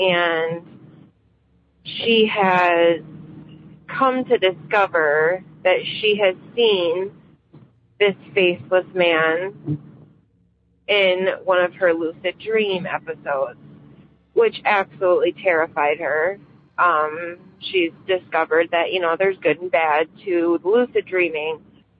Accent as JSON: {"language": "English", "region": "Michigan", "country": "United States", "said": "I'm from Michigan"}